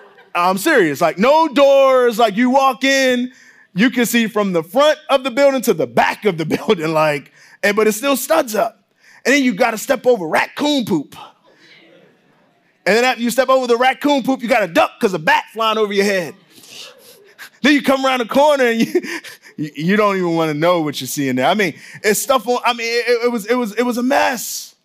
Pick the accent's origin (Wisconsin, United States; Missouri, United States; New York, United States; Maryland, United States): Maryland, United States; Baltimore; now in Indiana, United States; I grew up in Baltimore. So it's 98% Black. I always had Black teachers. We had a Black mayor.